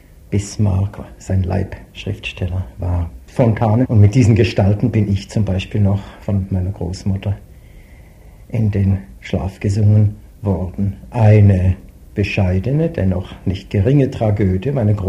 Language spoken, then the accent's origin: German; Basel, Basel-Stadt, Switzerland; born there; irgendwann in meiner Geburtsstadt Basel gefunden haben.